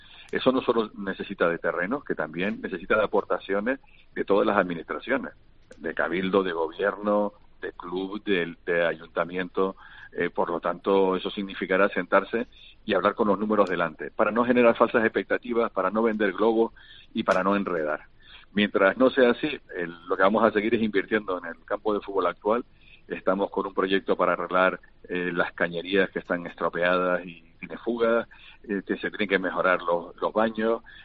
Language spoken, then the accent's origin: Spanish; Canary Islands, Spain; Al día siguiente del último partido en Las Palmas, seguiremos siendo canarios, tendremos que seguir conviviendo juntos